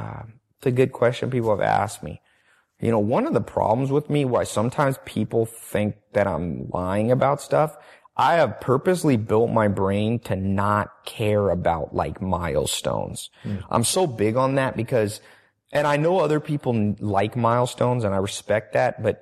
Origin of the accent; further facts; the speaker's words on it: North Carolina, United States; also born or lived in Long Beach / San Diego; I grew up around all projects and stuff. I grew up in North Carolina, Long Beach, even San Diego where I was. So a lot of gang stuff.